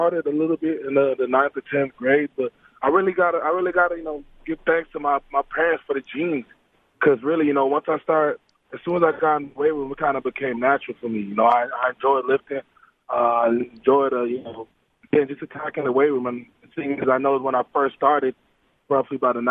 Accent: Ottawa, Ontario, Canada; even though I lived in Ottawa, Ontario, for most of my life, you know, my parents were born and raised in Jamaica. So I really, you know, I consider as myself, you know, Canadian kid living in the Jamaican household.

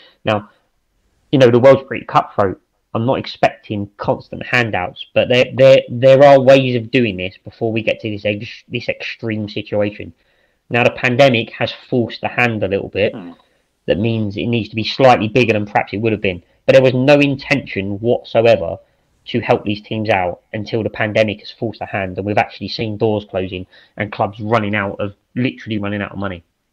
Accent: Enfield, London, United Kingdom; born there; I support Tottenham, because I was born in Enfield.

